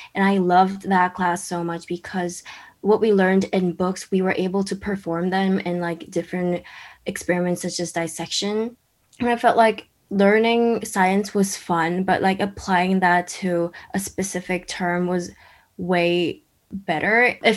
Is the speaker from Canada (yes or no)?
no; South Korea; from Emma Alert School, and I'm a junior here, and I'm from South Korea.